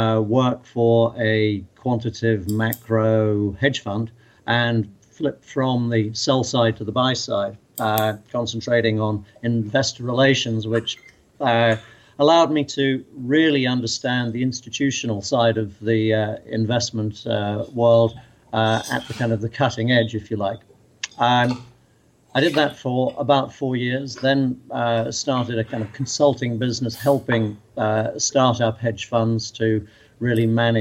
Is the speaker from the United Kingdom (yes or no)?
yes; Wirral, North West England, United Kingdom; Okay, so I grew up on the Wirral, just south of Liverpool.